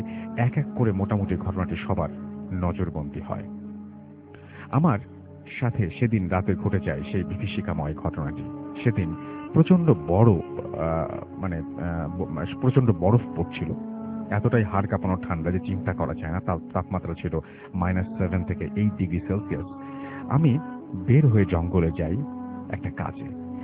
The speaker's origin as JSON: {"language": "Bangla", "country": "Bangladesh", "said": "তাদের মধ্যে ছিল পাকিস্তানের, শ্রীলঙ্কান, ইন্ডিয়ান, এমনকি নেপালি, তার মধ্যে আমরা দুজন বাংলাদেশি।"}